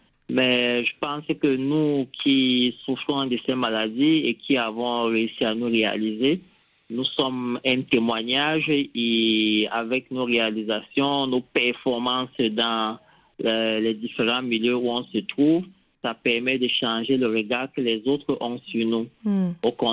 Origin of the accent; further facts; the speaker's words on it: Cameroon; médicalement, j'ai été très bien assisté par les professionnels ici chez moi au Cameroun.